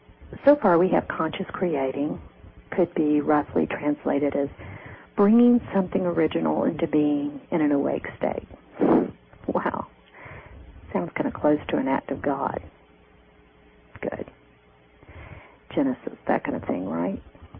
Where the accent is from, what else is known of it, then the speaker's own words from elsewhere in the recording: Memphis, Tennessee, United States; born there; So here's mine. I was born in Memphis, Tennessee on August the 12th, 1960.